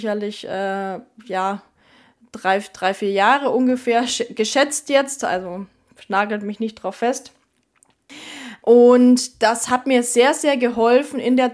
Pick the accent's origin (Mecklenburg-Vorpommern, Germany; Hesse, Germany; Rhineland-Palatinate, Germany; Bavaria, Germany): Bavaria, Germany; Neuburg an der Donau; Und da haben wir jetzt hier mal in Neuburg an der Donau, meiner Heimatstadt, eine Printanzeige getestet